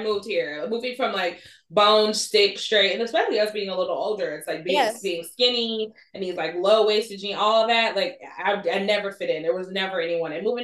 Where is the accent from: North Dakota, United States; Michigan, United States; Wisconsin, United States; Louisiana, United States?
North Dakota, United States; moved away; When we moved here from North Dakota, me and my best friend Erica